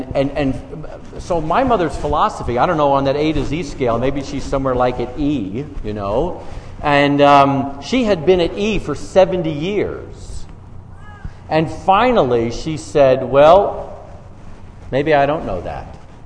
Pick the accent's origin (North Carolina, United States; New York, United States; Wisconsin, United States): New York, United States; I fully acknowledge that I am from New York and I'm Jewish.